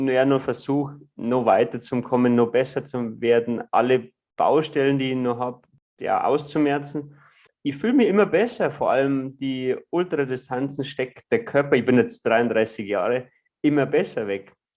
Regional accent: Ruhpolding, Bavaria, Germany; Also ich bin aus Ruppolding im Süden von Bayern groß geworden, an einem Skilift aufgewachsen

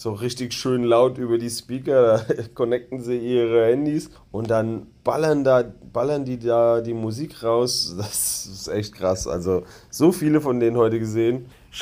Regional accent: Germany; Also, wo ich herkomme und wo ich hinfahre. Ein paar verrückte Antworten waren da auch dabei. Nachdem ich natürlich immer mit Germany geantwortet habe

